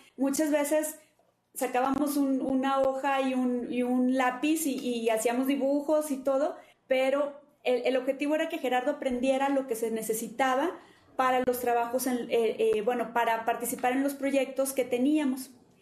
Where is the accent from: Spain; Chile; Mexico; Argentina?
Mexico; Nuevo León; yo vengo de Nuevo León, yo vivo en Monterrey, soy de Guadalajara, Nuevo León y, Nuevo León en México